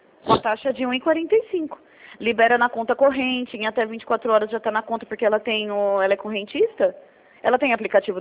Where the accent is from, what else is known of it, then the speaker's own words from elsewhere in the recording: São Paulo, Brazil; eu sou de São Paulo